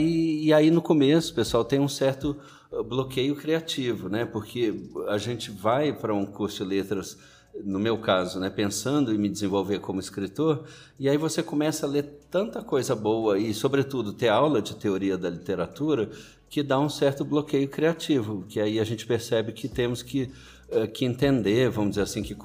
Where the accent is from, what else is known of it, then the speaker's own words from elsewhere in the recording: Rio de Janeiro, Brazil; also born or lived in Belém / Itajubá; Eu nasci no Rio de Janeiro, no final dos anos 60, e passei minha infância, parte da minha infância no Rio de Janeiro e outra parte em Belém do Pará. E depois eu mudei para o sul de Minas, para Itajubá, quase na fronteira com São Paulo.